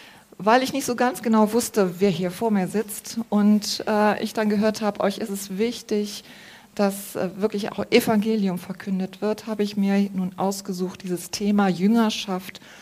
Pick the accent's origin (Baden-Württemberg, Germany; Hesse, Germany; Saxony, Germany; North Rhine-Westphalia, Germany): North Rhine-Westphalia, Germany; Brühl; Ich komme aus Brühl